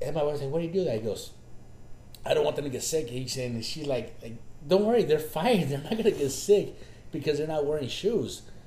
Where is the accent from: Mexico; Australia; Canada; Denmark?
Mexico; You and I, we're Mexican, and we come from Mexican upbringing.